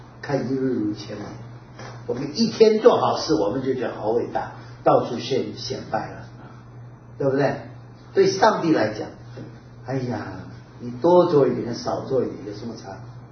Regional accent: Taiwan; 我们台湾人叫什么？

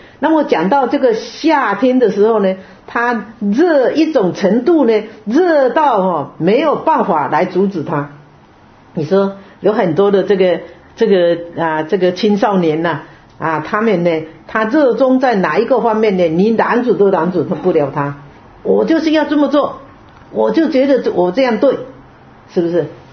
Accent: Taiwan; 就讲到我们中国人讲台湾人啦，我讲说台湾啦齁

